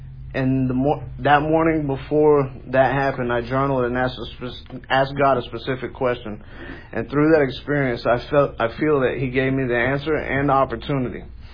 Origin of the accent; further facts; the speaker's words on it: Bradenton, Florida, United States; I'm 34 from Bradenton, Florida. I grew up in a single-parent home in a low-income neighborhood.